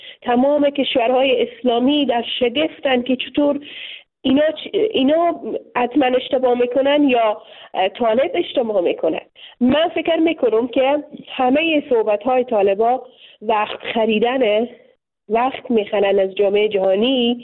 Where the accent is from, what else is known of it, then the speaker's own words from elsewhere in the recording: Afghanistan; ما به عنوان یک دختر مسلمان، میوانای برنامه شما و شنونده های شما اکثرا مسلمان از افغانستان هستیم، به خانواده های مسلمان در یک خانواده های سنتی که ارزش ها و باورهای دینی، فرهنگی و اجتماعی خود داشته ما بزرگ شدیم.